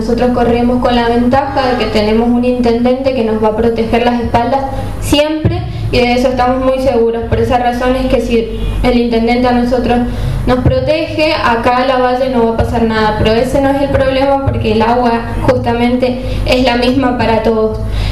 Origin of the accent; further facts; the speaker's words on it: Lavalle, Mendoza, Argentina; nos representa como lavallinos, como mendocinos